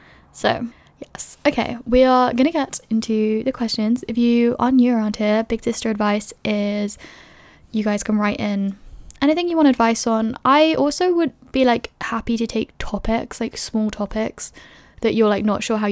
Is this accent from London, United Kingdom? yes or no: yes; London, United Kingdom; moved away as an adult; now in Edinburgh, United Kingdom; When I was in first year, I moved to Edinburgh from London. I was 18.